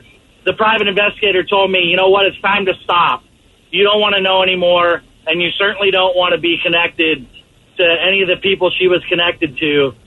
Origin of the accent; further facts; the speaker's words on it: Columbus, Ohio, United States; born there; So I'm adopted. I was born in Columbus, Ohio